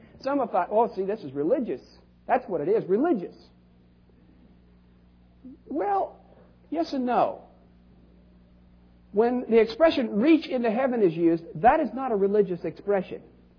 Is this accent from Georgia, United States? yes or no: no; Seattle, Washington, United States; I come from Seattle, and I was in Seattle when the Space Needle was being built.